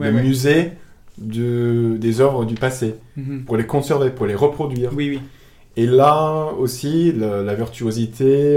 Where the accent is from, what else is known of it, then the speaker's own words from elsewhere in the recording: United States; French is a second language; en tant qu'Américain, j'étais logé à la Fondation des États-Unis.